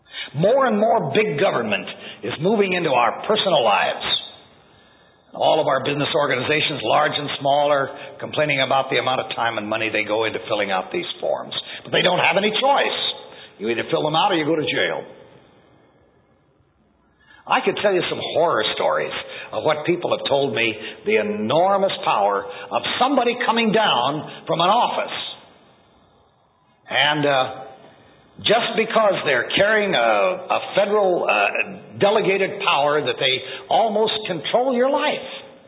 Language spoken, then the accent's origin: English; United States; I'm an American. I chose to be an American. My father was Canadian born. I should say my mother was Canadian born. My father was an American.